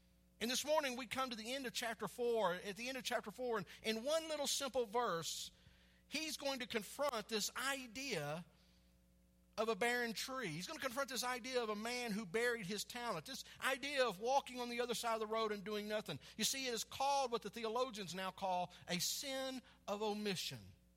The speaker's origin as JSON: {"language": "English", "region": "Texas", "country": "United States", "tie": "born or raised there", "said": "I grew up in Texas. You know how hard it is to find a girl that didn't chew in Texas?"}